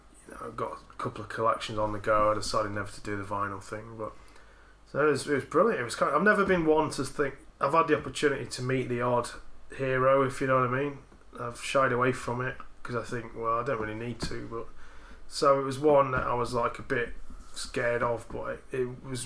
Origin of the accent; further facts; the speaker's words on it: Sheffield, Yorkshire and the Humber, United Kingdom; Told him I was from Sheffield, and he apparently used to hang out around the Salter Lane crowd.